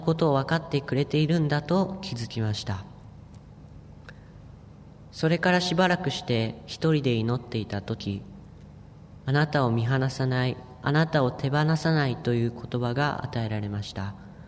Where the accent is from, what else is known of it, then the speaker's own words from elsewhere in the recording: Nagano, Japan; 僕は長野県の自然豊かな場所で生まれ育ちました。